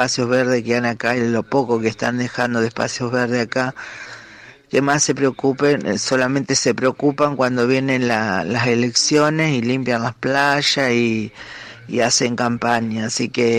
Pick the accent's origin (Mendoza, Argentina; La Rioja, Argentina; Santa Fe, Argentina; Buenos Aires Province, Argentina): Santa Fe, Argentina; Quiero aportar algo para acá, para Santa Fe.